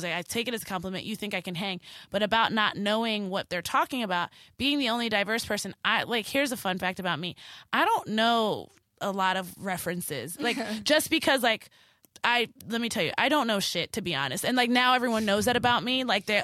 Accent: Baltimore, Maryland, United States; Santina, I'm from Baltimore, girl.

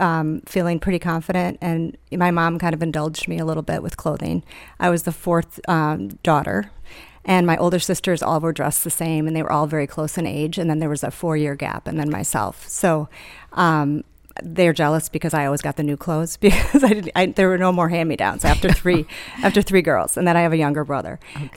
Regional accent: Wisconsin, United States; we grew up in just outside of Milwaukee, so it wasn't a long drive

